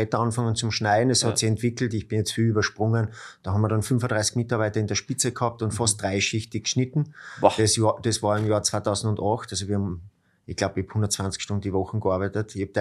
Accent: Obdach, Styria, Austria; Ich komme ursprünglich aus der Obersteiermark, Obdach, das ist ein Raum Judenburg, Red Bullring. Mhm. Meine Eltern haben eine Landwirtschaft, auf der bin ich aufgewachsen.

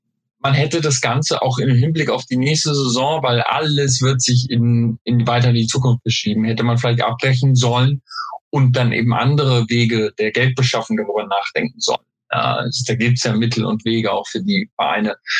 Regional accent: Bingen, Rhineland-Palatinate, Germany; Geboren und in der Region aufgewachsen.

